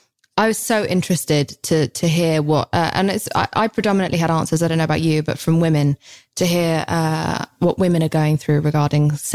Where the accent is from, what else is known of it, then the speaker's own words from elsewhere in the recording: England, United Kingdom; God, I'm so English and embarrassing.